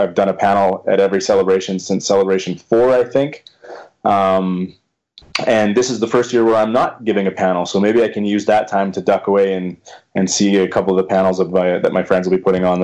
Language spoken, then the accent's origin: English; Canada; Hoth wasn't always that exciting as a kid growing up in Canada, I can assure you.